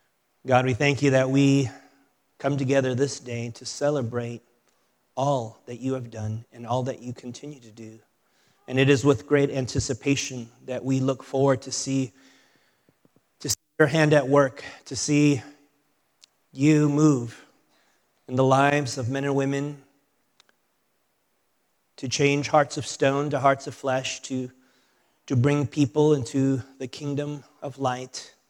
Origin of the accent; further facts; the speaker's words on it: San Fernando Valley, California, United States; You know, I grew up in the San Fernando Valley. I guess I was a valley boy.